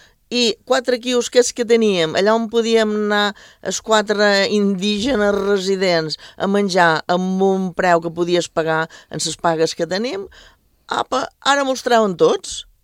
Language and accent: Catalan; Sant Jordi de Formentera, Balearic Islands, Spain; jo venc de Sant Jordi de Formentera i que, per tant, m'ha quedat una mica lluny